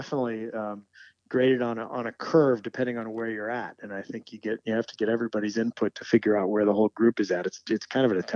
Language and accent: English; Alaska, United States; Real fine. Real fine. That's growing up on Kachemak Bay. That was kind of the lingo there, listening to some of our neighbors.